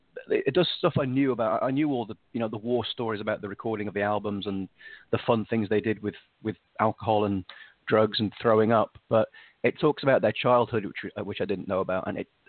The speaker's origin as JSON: {"language": "English", "region": "England", "country": "United Kingdom", "said": "all the Scottish authors are very quick to point out that I'm English."}